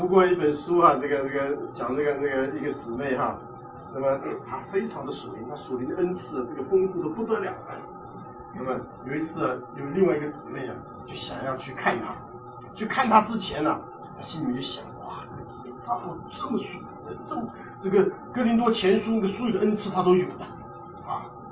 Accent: Taiwan; 我们记得我小的时候在台湾的时候呢

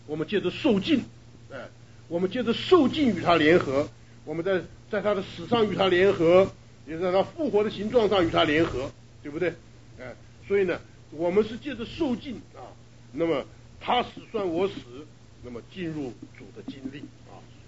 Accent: China; 尤其我们中国人啊，这个面皮代表我们的尊严是吧？

